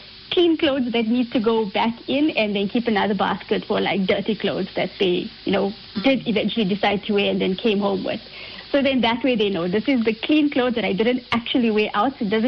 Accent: India

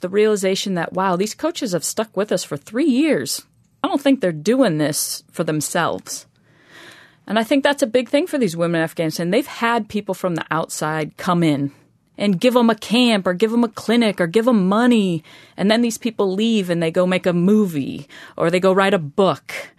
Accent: United States; You know, as an American who grew up with parents who supported it and brothers who supported it and club system and coaches all around

